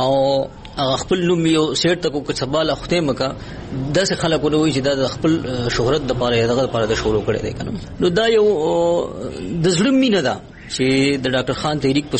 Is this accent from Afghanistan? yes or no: no; Taru Jaba, Khyber Pakhtunkhwa, Pakistan; زه د تارو جبې سره تعلق ساتم او هلته پیدا شوم او لوی شوی، او تقریبا په پېښور، سوات دغه علاقې دي.